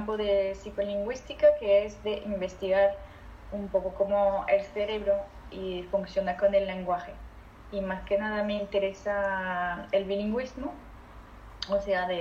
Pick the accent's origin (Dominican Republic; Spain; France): France; Lille, Hauts-de-France; Yo soy de Lille, al norte.